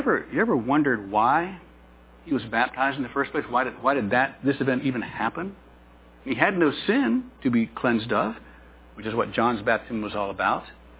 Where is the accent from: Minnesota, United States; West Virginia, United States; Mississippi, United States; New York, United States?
West Virginia, United States; Parkersburg; I'm from Parkersburg, just up the river, hour and a half.